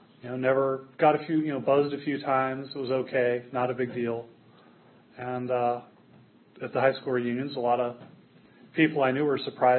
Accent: McLean, Virginia, United States; But I grew up in McLean. It was at that time a nice middle class government town, right inside the Beltway.

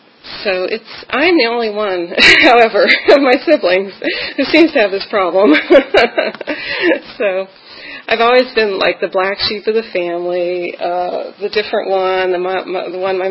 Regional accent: Ontario, Canada; born there; but I was born in Ontario, Canada.

